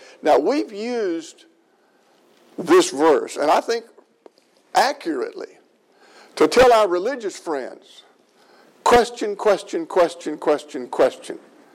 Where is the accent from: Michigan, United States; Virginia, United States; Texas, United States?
Texas, United States; Port Arthur; I was raised down in Port Arthur. But we were raised identically. Both of our parents, both sets of parents were Christians.